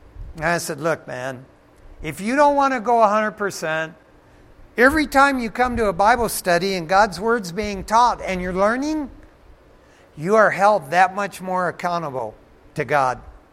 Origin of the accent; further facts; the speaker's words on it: Detroit, Michigan, United States; Growing up in Detroit, Michigan, and drag racing cars and stuff Friday and Saturday nights, Detroit Dragway, I got a 46 Willys.